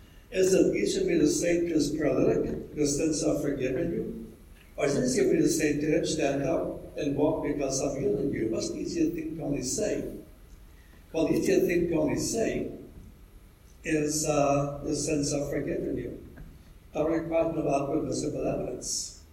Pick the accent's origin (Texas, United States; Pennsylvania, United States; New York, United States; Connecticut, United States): Texas, United States; As you can tell from my accent, I come from Texas.